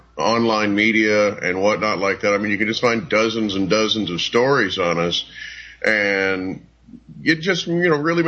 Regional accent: United States; but I'm an American before I was anything else.

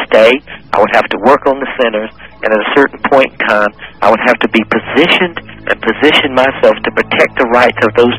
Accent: South Carolina, United States; I'm a guy from South Carolina.

